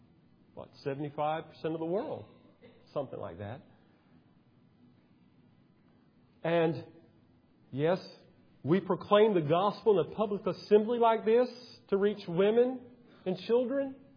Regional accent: Georgia, United States; I'm from Georgia, but I think He can.

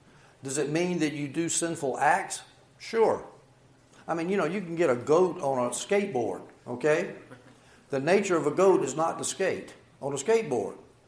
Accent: United States; I am an American, right? I can say a little bit of Chinese. Does that make me Chinese?

